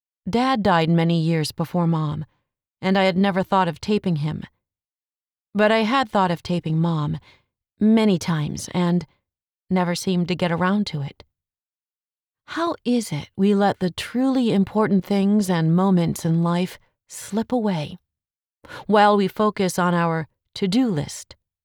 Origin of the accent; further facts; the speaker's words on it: Ohio, United States; was a little girl growing up in Ohio, Mom used to sing Chinese opera.